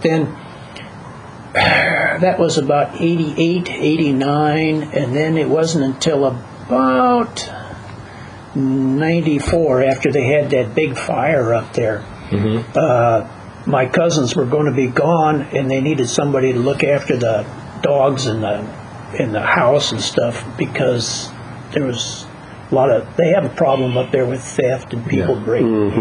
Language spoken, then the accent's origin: English; North Dakota, United States; born there; I was born in North Dakota, and I know that area well enough